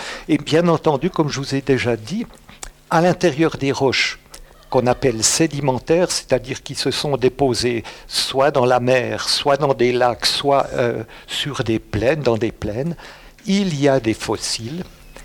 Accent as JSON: {"language": "French", "region": "Jura", "country": "Switzerland", "tie": "born or raised there", "lives_now": "Fribourg, Switzerland", "said": "Bien sûr, je viens du Jura, qu'on dit bernois. J'ai grandi là-bas, j'ai fait toutes mes classes, j'ai fait aussi l'école normale à Porrentruy"}